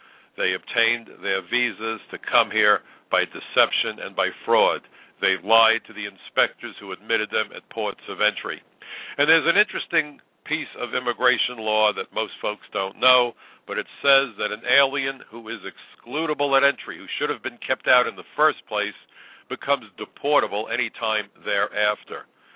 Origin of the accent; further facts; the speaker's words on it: New York, United States; In the wake of the 9/11 attacks, as a New Yorker, the ashes landed on my home. My neighbors were killed. I will never forget that night. The ashes strewn all over my hometown.